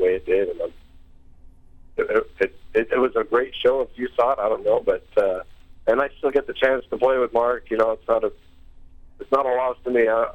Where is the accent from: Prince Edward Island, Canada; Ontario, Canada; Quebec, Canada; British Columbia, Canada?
Ontario, Canada; growing up in Southern Ontario, I don't know if it's the culture where we are in Waterloo region or what